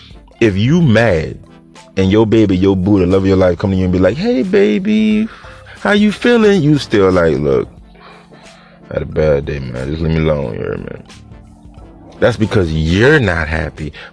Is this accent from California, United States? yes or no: no; New Orleans, Louisiana, United States; I'm from New Orleans, you hear me?